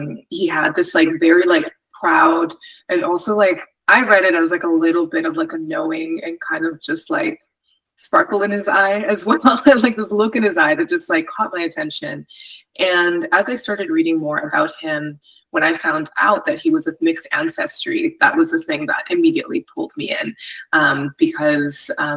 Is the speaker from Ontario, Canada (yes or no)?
no; Edmonton, Alberta, Canada; born there; now in Vancouver, Canada; Yeah, I'm an Afro-Latina person, and I was born in Treaty 6 Amiskwichi, also colonially known as Edmonton and the traditional homelands of the Cree, Dene, Soto, Métis, Blackfoot, and Inuit nations. And I moved to so-called Vancouver